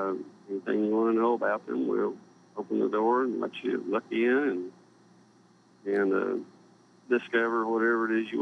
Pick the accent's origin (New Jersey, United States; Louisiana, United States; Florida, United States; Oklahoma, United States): Oklahoma, United States; Bartlesville; I grew up in Bartlesville, went to high school here, so I learned to fly at Bartlesville, and I like it here.